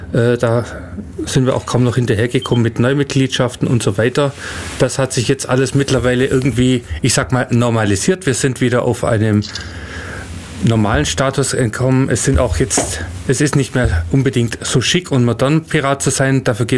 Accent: Ulm, Baden-Württemberg, Germany; born there; Ich bin gebürtiger Ulmer.

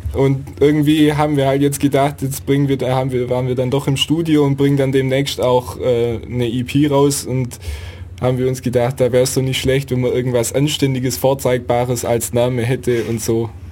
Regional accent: Ravensburg, Baden-Württemberg, Germany; ich komme aus Ravensburg und bin auch 18.

